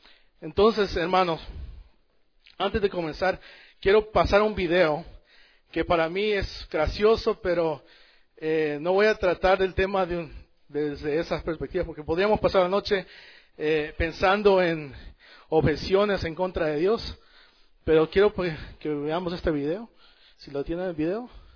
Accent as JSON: {"language": "Spanish", "country": "El Salvador", "said": "Yo vengo de El Salvador, por ejemplo, donde se cree la mayor parte de personas son de católicas, del catolicismo."}